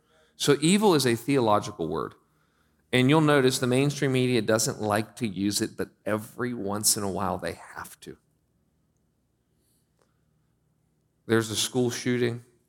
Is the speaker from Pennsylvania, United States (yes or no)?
yes; Pennsylvania, United States; I'm from Pennsylvania.